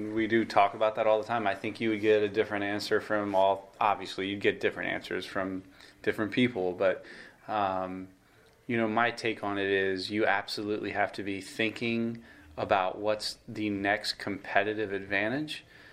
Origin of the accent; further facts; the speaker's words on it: Miami, Florida, United States; I grew up in Miami, Florida, you know, played baseball in Venezuela